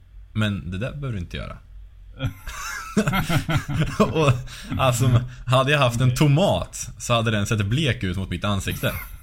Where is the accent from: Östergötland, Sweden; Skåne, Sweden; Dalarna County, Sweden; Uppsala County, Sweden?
Östergötland, Sweden; Norrköping; Ja, jag kommer från Norrköping för början